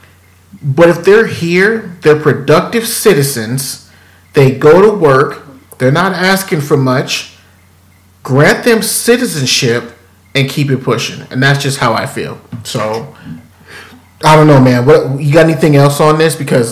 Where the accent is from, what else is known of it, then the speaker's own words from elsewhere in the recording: Houston, Texas, United States; born there; I was born here. I was born in Houston, Texas, right?